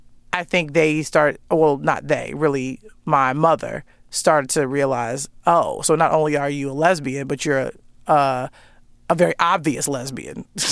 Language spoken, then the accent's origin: English; Chicago, Illinois, United States; That's an addiction that I have because I'm just from Chicago and it's sort of ingrained into me.